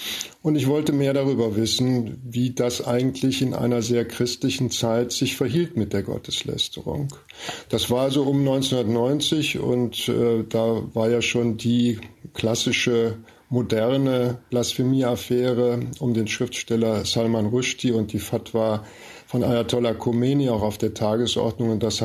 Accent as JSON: {"language": "German", "region": "Rhineland", "country": "Germany", "said": "ich bin ja eigentlich Rheinländer und insofern in einer katholischen Kultur groß geworden"}